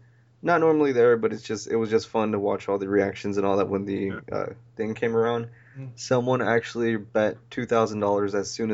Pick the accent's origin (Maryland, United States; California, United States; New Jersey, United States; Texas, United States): Texas, United States; Houston; Oh, so we're all from Houston and all